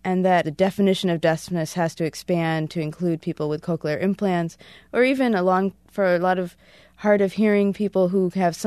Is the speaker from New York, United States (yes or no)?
yes; Rochester, New York, United States; I grew up in Rochester, which is where the National Technical Institute of the Deaf is located.